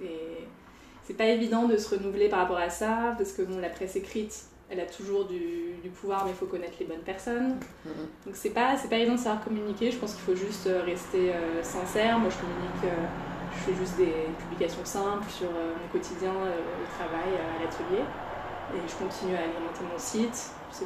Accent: France; now in Netherlands; En tant que Français, on est très timide par rapport à ça.

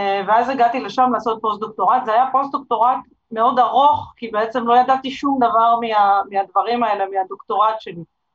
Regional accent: Jerusalem, Jerusalem District, Israel; אז אני מירושלים במקור

